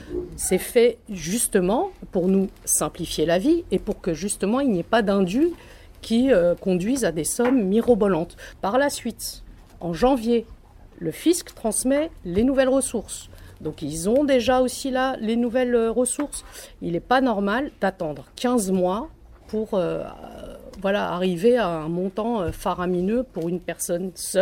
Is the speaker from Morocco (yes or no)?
yes; Casablanca, Casablanca-Settat, Morocco; born there; je suis française par filiation, je n'ai jamais eu d'autre nationalité que la nationalité française. J'ai juste le malheur d'être née à Casablanca, au Maroc.